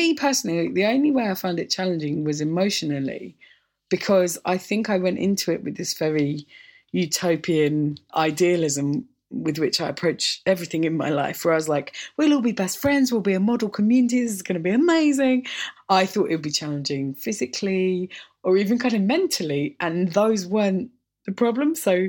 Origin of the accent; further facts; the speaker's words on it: Orpington, London, United Kingdom; growing up in Orpington, I feel like you will understand that there's no nature.